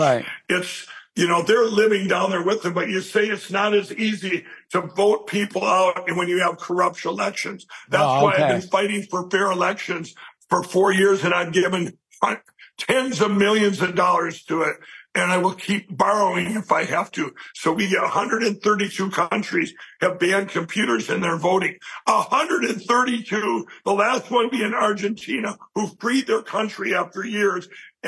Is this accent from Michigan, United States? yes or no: no; Minnesota, United States; I grew up in Minnesota my whole life